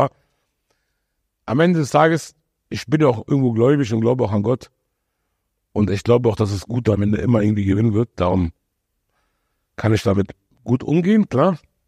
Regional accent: Heideck, Bavaria, Germany; wo ich groß geworden bin in der Gegend, hier Heideck

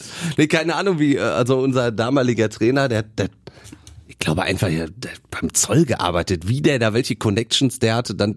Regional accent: Germany; Na, also klar, 2006 bei uns in Deutschland dann und dann halt in Österreich und der Schweiz haben die das ja auch riesengroß alles gemacht.

